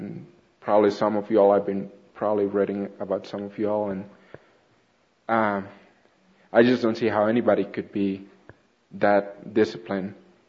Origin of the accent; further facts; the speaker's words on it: Colombia; English is a second language; moved away as an adult; also born or lived in Texas; now in United States; I'm from Colombia, South America. I came to America about 6.5 years ago